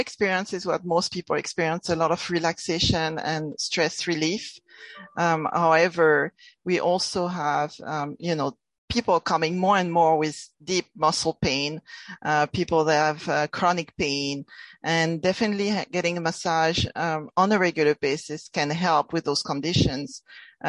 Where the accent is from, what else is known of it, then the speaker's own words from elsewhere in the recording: France; English is a second language; now in United States; I'm originally from France. Being from France